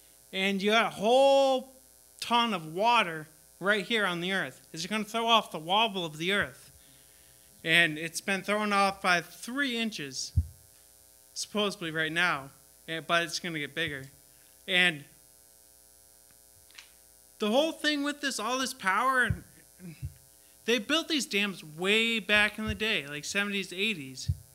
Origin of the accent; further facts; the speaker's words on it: Whitefield, New Hampshire, United States; I'm from Whitefield, New Hampshire